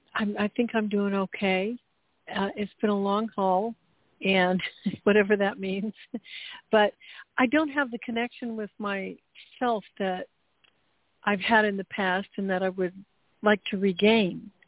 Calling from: California, United States; Well, hi, El and Tashara, and … I'm calling from Central Coast of California.

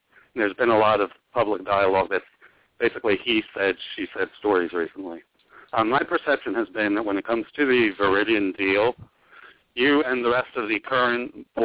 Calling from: Savannah, Georgia, United States; Hi, this is … in Savannah, Georgia.

